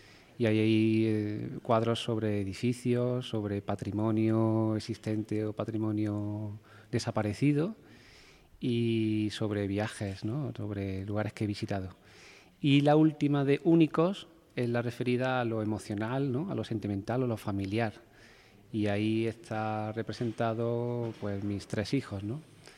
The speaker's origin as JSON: {"language": "Spanish", "town": "Lucena", "region": "Andalusia", "country": "Spain", "tie": "born or raised there", "said": "Lucena, ¿no? Al sitio donde yo nací y donde vivo."}